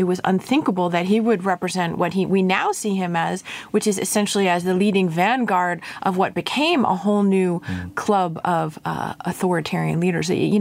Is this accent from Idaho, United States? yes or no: no; Montclair, New Jersey, United States; I grew up in Montclair, New Jersey.